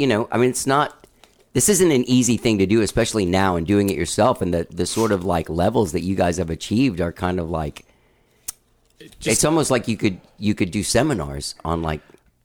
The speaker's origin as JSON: {"language": "English", "country": "United Kingdom", "said": "And I kept on going, like, God, I'm a Brit."}